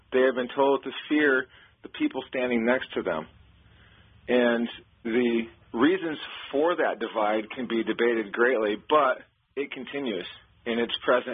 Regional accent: Flint, Michigan, United States; I grew up in Flint, and, you know, generations of people working in factories and building this country.

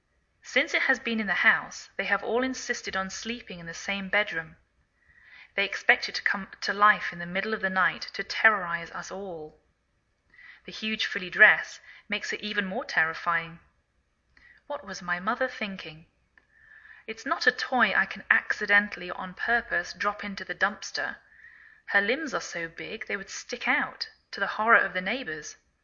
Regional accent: England, United Kingdom; now in United States

